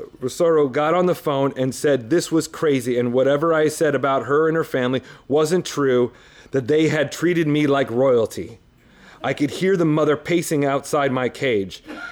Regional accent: Brooklyn, New York, United States; I am from Brooklyn, New York. I ride the subway alone at night.

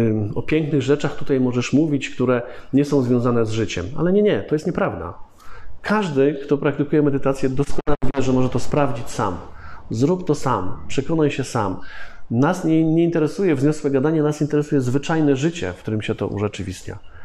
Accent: Głogów, Lower Silesian Voivodeship, Poland; Otóż ja się urodziłem w Głogowie. To miejscowość jak miejscowość, ale pierwszy dom, pierwsze mieszkanie, jakie pamiętam, za komuny, nie było ogrzewania centralnego

